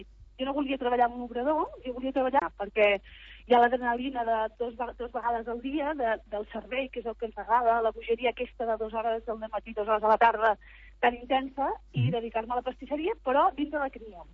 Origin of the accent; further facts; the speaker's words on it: Cambrils, Catalonia, Spain; jo soc de Cambrils, però és veritat que a casa vivim en una masia, en un mas, no soc ni de poble, com diuen, i a casa doncs, tots eren pagesos i tots es dedicaven a l'agricultura i a les flors.